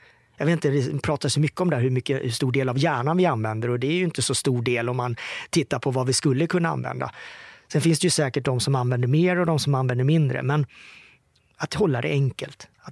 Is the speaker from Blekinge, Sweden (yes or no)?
yes; Mörrum, Blekinge, Sweden; som 10 månader gammal, så kom jag till Sverige. Ner till Murrum i Blekinge, till mina föräldrar. Mamma Anita, pappa Björn. Och där växte jag upp.